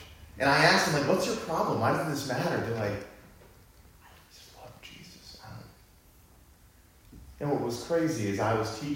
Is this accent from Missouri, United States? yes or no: no; Texas, United States; I'm bringing it from Texas this morning.